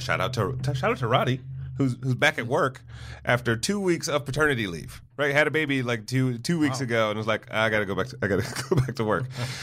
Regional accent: Detroit, Michigan, United States; But like, I grew up in Detroit, and I left a job at Chrysler to drive across the country

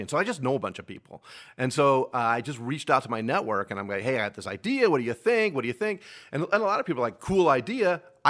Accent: Elk Grove, California, United States; I love Elk Grove, my hometown.

